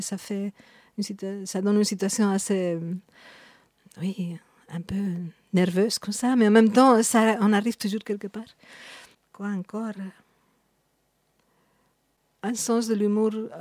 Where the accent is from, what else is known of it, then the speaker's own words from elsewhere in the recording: Madrid, Community of Madrid, Spain; born there; French is a second language; Je suis née à Madrid. Et ma famille venait du nord de l'Espagne, de Burgos. Depuis très petite, j'avais la sensation que je n'allais pas rester en Espagne.